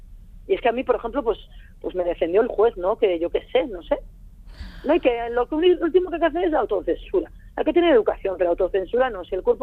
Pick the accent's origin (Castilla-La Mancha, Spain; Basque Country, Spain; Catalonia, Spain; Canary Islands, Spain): Basque Country, Spain; mi barrio es muy flamenco, hay muchos gitanos, ahora también hay muchos africanos, y a mí eso me encanta porque aunque soy vasca y me siento súper vasca y súper diruña, pues me encanta la gente diferente y mezclarme, y estoy muy orgullosa de los gitanos de mi barrio, con los que me crié.